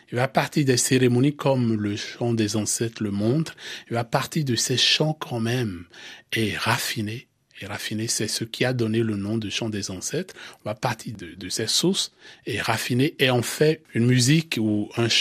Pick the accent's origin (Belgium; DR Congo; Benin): Benin; Bon, je suis du Bénin, comme on l'entend.